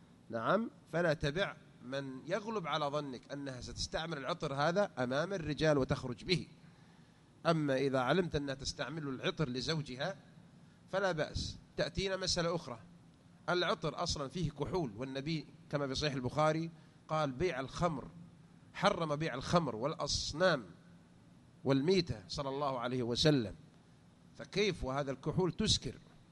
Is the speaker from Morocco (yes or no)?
yes; Morocco; انتشر مثلا عندنا في المغرب